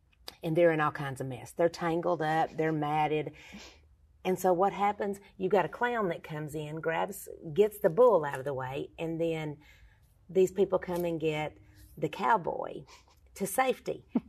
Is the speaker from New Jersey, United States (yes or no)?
no; Texas, United States; Well, you know, when you're from Texas, like